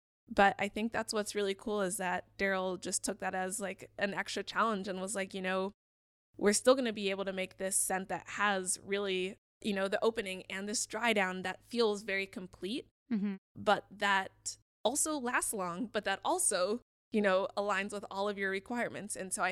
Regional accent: Ohio, United States; Like, where I grew up in Ohio, everyone wanted to smell like the Hollister store.

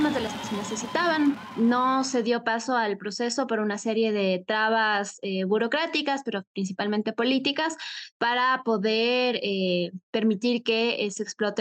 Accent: Quito, Pichincha, Ecuador; soy de Quito, Ecuador

